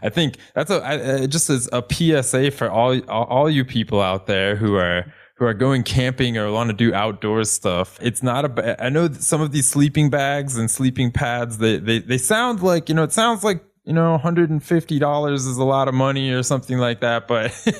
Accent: United States; and I'm from United States, but I've only done my most of my long distance biking has been in Europe.

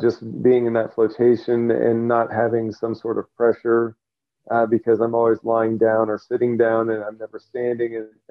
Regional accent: Kansas City, Missouri, United States; I'm from Kansas City originally, and that's where I went through my first yoga teacher training

